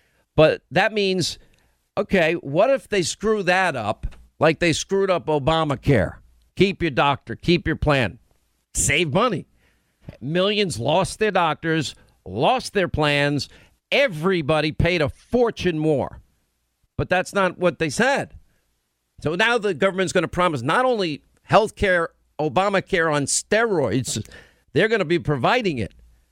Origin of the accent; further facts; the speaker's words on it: New York, United States; And believe me, most of Nassau County, where I grew up in Nassau County, this is 50 by 100 lots for the better part.